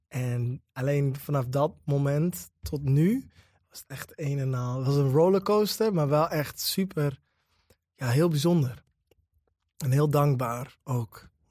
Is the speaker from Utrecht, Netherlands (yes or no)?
no; Groningen, Netherlands; Ik kom uit Groningen.